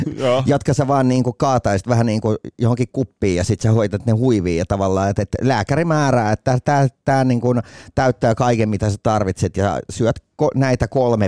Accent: Tampere, Pirkanmaa, Finland; born there; mä oon siis syntynyt Tampereella, mutta asunut siellä vaan 2 viikkoa. Niin periaatteessa, kun passis lukee, että mä oon Tampereelta

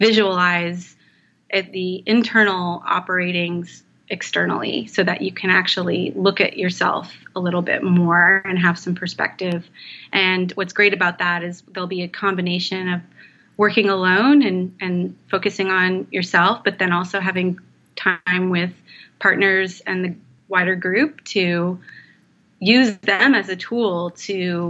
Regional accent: Canada; I'm from Canada, so I use cross-country skiing as a metaphor.

